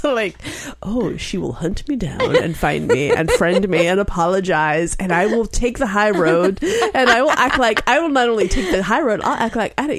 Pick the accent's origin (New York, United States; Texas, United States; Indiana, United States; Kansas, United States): Texas, United States; Wichita Falls; born there; I was born in Wichita Falls, and I only lived there for about 2 years, but I have family there still